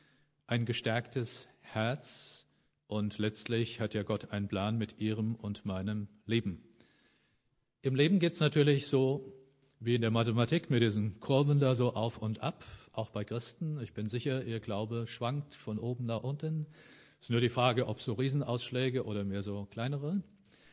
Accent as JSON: {"language": "German", "town": "Oberursel", "region": "Hesse", "country": "Germany", "said": "Ich stamme aus Oberursel und da hatten wir immer drei Pfarrer."}